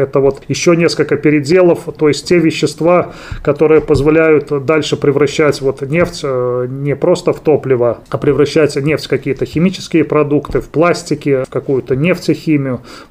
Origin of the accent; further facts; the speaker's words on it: Polotsk, Vitebsk Region, Belarus; Я вообще родился в Полоцке, заканчивал среднюю школу тоже в Полоцке